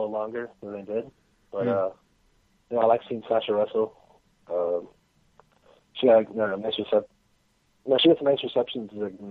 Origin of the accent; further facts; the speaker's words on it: Chicago, Illinois, United States; you know, I'm from Chicago, but if you can even, like, look at a cop, they'll tap you to the ground right away, you know?